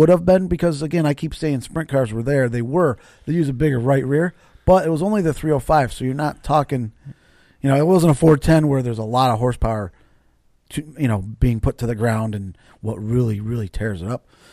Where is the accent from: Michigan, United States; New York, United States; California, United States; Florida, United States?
New York, United States; growing up around the Mohawk River my whole life